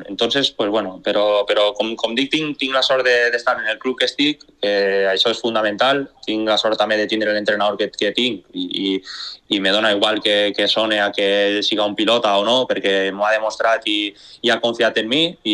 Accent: Artana, Valencian Community, Spain; la gent del meu poble, d'Artana, que han estat sempre al meu costat

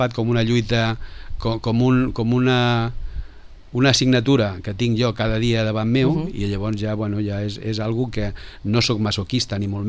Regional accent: Barcelona, Catalonia, Spain; now in Vila-real, Spain; I vaig venir de Barcelona. Amb el bé que estava jo a Barcelona, i vaig venir aquí a complicar-me la vida.

